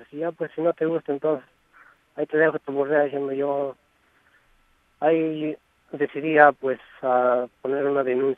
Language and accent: Spanish; Huancayo, Junín, Peru; Fue la primera vez porque yo soy de Huancayo, y allá no hace mucho frío.